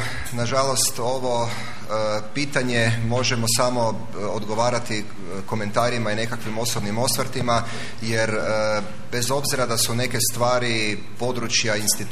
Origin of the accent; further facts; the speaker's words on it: Čakovec, Međimurje County, Croatia; born there; i vi i ja smo rođeni, živimo u Čakovcu